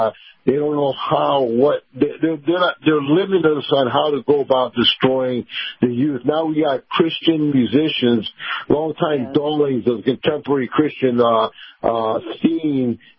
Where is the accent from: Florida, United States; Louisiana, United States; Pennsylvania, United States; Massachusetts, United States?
Florida, United States; Tampa; from Tampa.